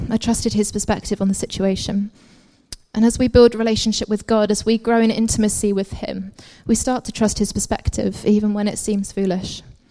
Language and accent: English; East of England, United Kingdom; I'm from Essex.